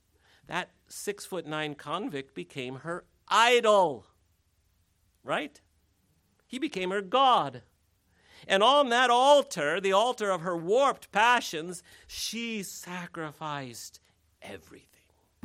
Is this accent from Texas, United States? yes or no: no; Iowa, United States; the home that I grew up in Iowa.